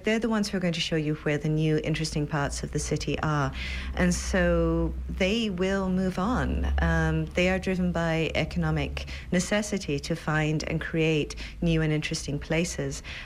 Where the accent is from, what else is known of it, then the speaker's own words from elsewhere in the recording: Scotland, United Kingdom; but I'm Scottish.